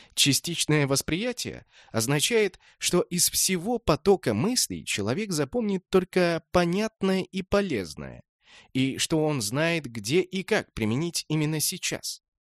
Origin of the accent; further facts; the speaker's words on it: Moscow, Russia; also born or lived in Tallinn, Estonia; Я родился в Москве, но раннее детство провел в Таллине. Там родители работали в театре. Скоро мы покинули этот город, русских в Эстонии не особо-то жаловали. С 4 лет я рос уже в Москве